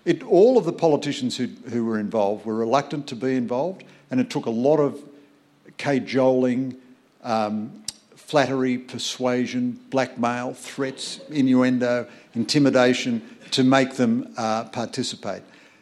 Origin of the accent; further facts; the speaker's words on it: Ireland; I'm an Irishman.